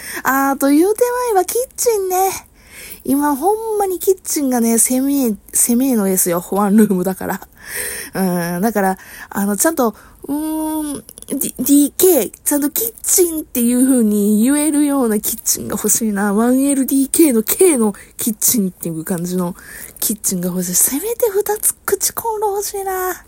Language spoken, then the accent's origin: Japanese; Kansai, Japan; うち関西ですけども、実家が関西の方でなんか地震があったとか